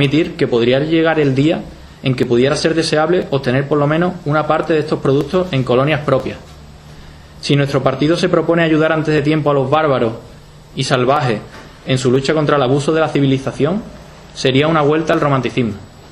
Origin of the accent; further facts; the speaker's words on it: Seville, Andalusia, Spain; Y digo, pues mira, soy de Sevilla, de Andalucía, tal.